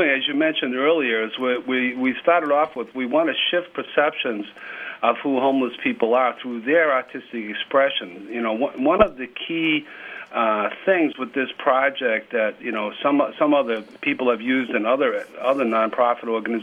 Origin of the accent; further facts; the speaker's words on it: Boston, Massachusetts, United States; accent: Boston; now in Ojai, United States; an accent, a Boston accent, so some of your listeners may have a little trouble understanding me, but I'm originally from Boston, and I live in Ojai